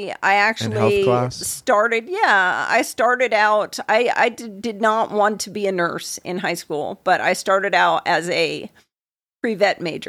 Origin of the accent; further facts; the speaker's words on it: Vernon, New Jersey, United States; Where I grew up in New Jersey, the Appalachian Trail actually passes through my hometown. It's in the mountains.